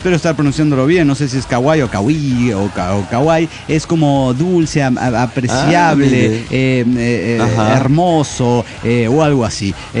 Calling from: Zapopan, Jalisco, Mexico; de Zapopan, México.

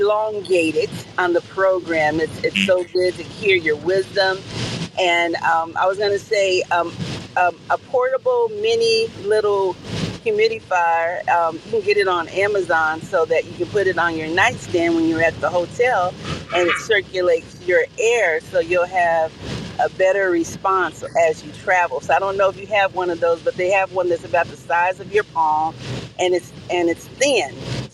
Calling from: Dallas, Texas, United States; We are in Dallas, Texas, with a lot of rain on this Saturday morning

